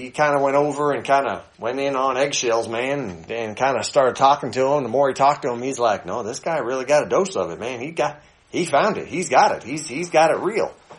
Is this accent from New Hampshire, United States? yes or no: yes; New Hampshire, United States; I grew up in New Hampshire. It's all Catholic up there.